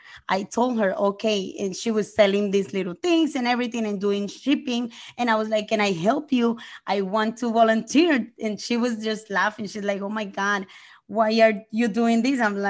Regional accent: Colombia; English is a second language; moved away; Yes, I'm from Colombia. And I came 13 years ago here, full of dreams and goals. And it was difficult at the beginning because of the language. But as a quick learner, I learned the language super fast.

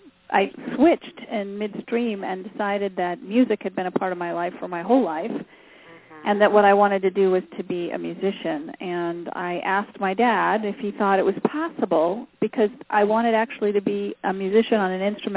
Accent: Queens, New York, United States; I did. I grew up in New York in Queens.

